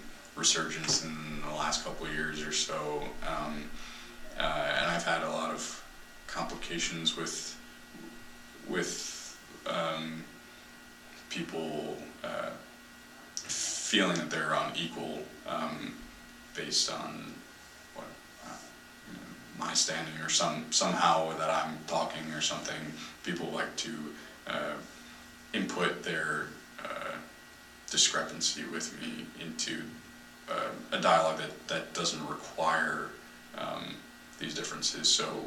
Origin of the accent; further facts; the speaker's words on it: United States; I guess because I'm American, it comes from slavery and being liberated to a certain extent.